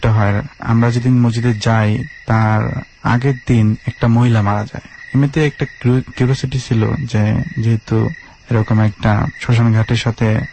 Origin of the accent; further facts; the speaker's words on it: Gazipur, Dhaka Division, Bangladesh; আমি গাজীপুর মাওনা চৌরাস্তা থেকে এসেছি, আমি মাওনা চৌরাস্তা creative school and college inter first year.